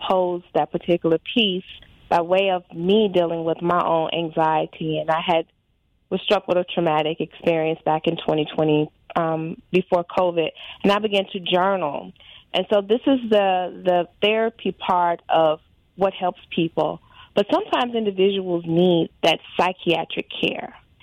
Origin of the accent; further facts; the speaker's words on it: Alabama, United States; now in Pearl River, United States; I grew up in the southeast, Alabama.